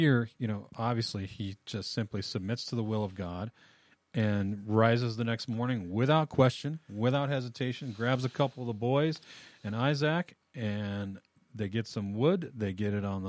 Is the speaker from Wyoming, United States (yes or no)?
yes; Wyoming, United States; growing up in Wyoming, I have a different opinion of mountain size than most people's.